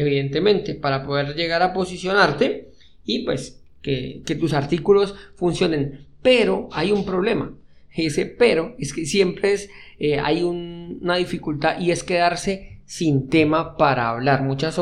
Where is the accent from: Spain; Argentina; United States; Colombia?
Colombia; Muchos saben pues que soy colombiano.